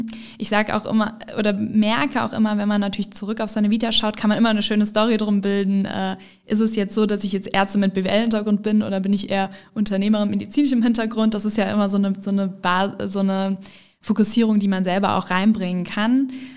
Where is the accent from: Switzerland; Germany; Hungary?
Germany; Rhineland; Und trotzdem ist dieses Heimatgefühl für mich als Rheinländerin natürlich hier total stark.